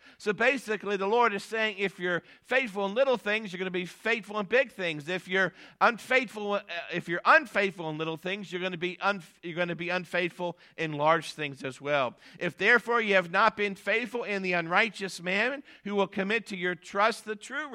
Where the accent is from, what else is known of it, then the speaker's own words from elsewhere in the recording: Pennsylvania, United States; I love Penn State because I'm from Pennsylvania